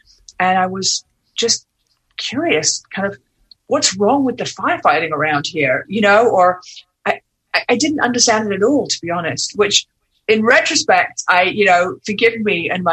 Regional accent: London, United Kingdom; moved away as an adult; also born or lived in New York City; I'm originally from the UK. I grew up in London, England. And then I had moved to New York City.

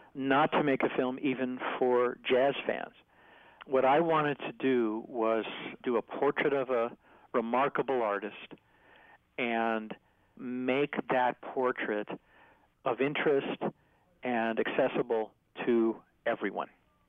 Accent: Midwest, United States; because I am from the Midwest and I am relentlessly optimistic

